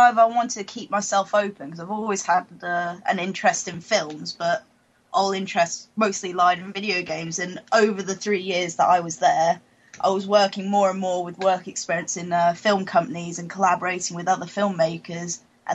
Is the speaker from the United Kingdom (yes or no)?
yes; Portsmouth, South East England, United Kingdom; also born or lived in Thailand; I'm from Portsmouth, and I'm on the Arts and Designer course.